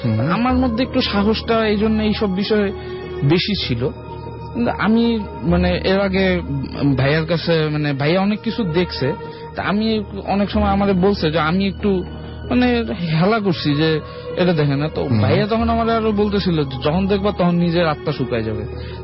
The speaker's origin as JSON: {"language": "Bangla", "town": "Barisal", "region": "Barisal Division", "country": "Bangladesh", "said": "আমার গ্রামের বাড়ি হচ্ছে বরিশালে"}